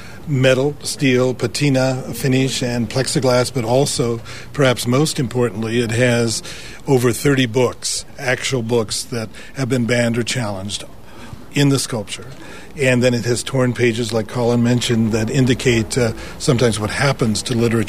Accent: Laurel, Montana, United States; When I grew up in Laurel, Montana, I had an English teacher tell me, and obviously I'm 70 years old

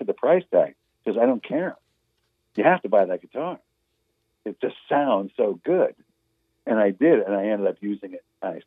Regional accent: San Francisco, California, United States; And growing up in San Francisco was such a, you know, a hodgepodge of influences, again, sort of all mixed together.

